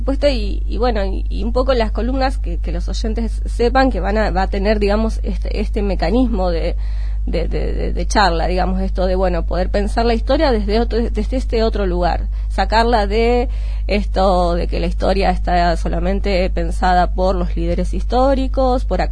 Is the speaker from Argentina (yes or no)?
yes; Bolívar, Buenos Aires Province, Argentina; also born or lived in La Plata / Henderson; soy de acá de Bolívar, nacida, me fui a los 18 años a La Plata y regresé, bueno, tuve un año, después me fui a vivir a Henderson, una localidad acá cercana, y bueno, volví este año